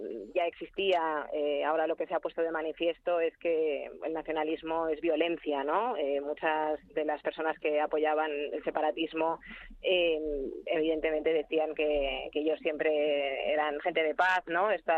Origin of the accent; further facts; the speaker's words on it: Catalonia, Spain; Y que todos los que no pensemos como ellos somos catalanes de segunda.